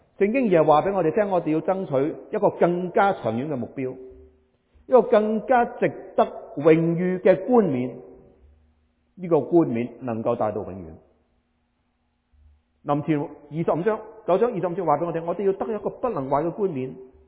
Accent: China; 喺一個西方社會，我個中國人喺西方社會讀神學，攞兩個大獎。

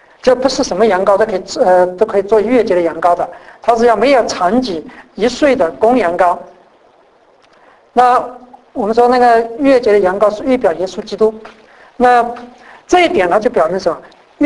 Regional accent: China; 那有人说这个有点像我们中国人那个过年贴春联了、就门楣上门框上都贴着那个春联

